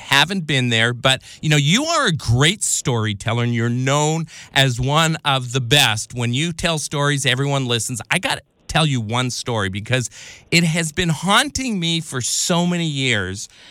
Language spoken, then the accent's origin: English; Winnipeg, Manitoba, Canada; I am originally from Winnipeg, the hometown of … I do say Dram and I do say